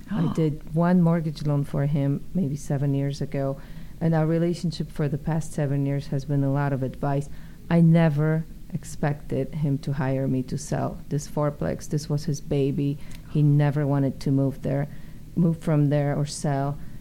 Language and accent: English; Poland; because I'm from Poland and we had to do things outside of the box. So it's my second nature.